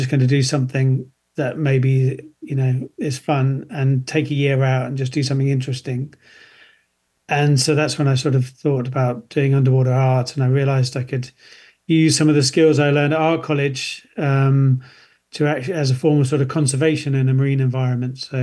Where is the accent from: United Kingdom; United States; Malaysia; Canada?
Malaysia; moved away; I grew up in Malaysia when I was young.